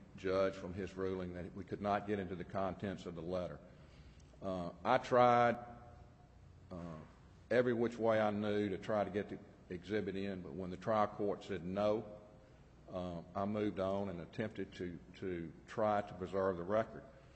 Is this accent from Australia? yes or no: no; Shreveport, Louisiana, United States; I'm from Shreveport, and I'm appearing here on behalf of the appellant